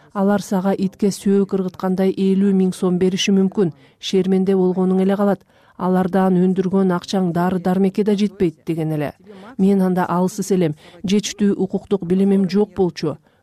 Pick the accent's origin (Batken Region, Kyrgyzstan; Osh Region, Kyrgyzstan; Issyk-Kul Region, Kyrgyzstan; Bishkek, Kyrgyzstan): Batken Region, Kyrgyzstan; Kyzyl-Kiya; Менин кичи мекеним Кызыл Кыя шаарында